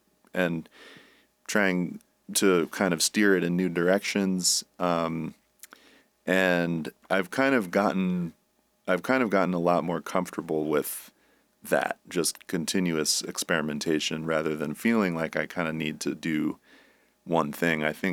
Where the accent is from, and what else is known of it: Bronx, New York, United States; born or raised there; now in Troy, United States